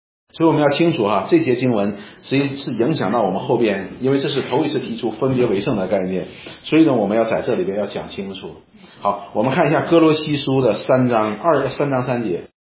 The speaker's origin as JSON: {"language": "Chinese", "region": "Northeast China", "country": "China", "said": "我们东北人这里都是东北人"}